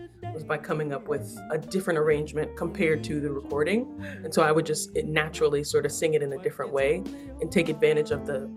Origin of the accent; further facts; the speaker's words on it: New York, United States; So growing up in New York, but especially in my family's, you know, the way that my family is built or set up, it's founded upon our love for music.